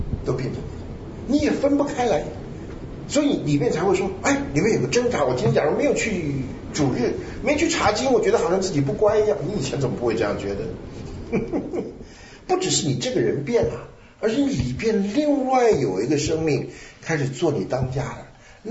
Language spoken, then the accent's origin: Chinese; Taipei, Taiwan; 我是从台北来的。